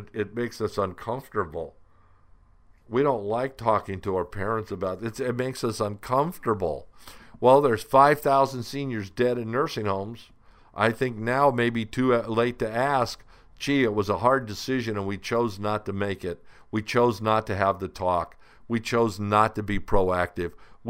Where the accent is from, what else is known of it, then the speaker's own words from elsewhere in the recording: Phoenix, Arizona, United States; when I was growing up in Phoenix, right behind where we lived was a rest home.